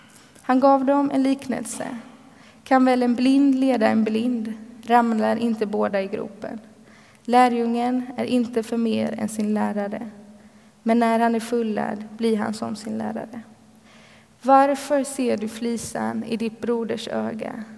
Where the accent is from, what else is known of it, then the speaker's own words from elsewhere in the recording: Småland, Sweden; Och jag kommer från Småland och har fortfarande ganska mycket släkt där.